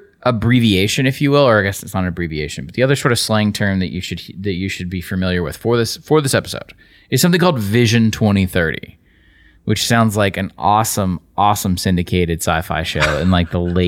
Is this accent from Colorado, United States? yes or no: no; Georgia, United States; Look, dude, I'm from Georgia. I went to Ole Miss. We live in the South.